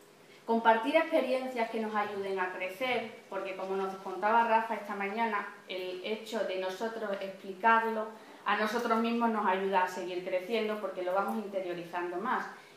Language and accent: Spanish; Guareña, Extremadura, Spain; las he llevado a mi tierra, a Extremadura, concretamente a Guareña